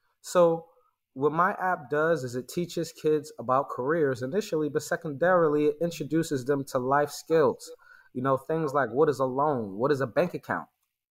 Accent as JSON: {"language": "English", "town": "New York City", "region": "New York", "country": "United States", "said": "Well, I'm from New York City, actually, originally from Harlem."}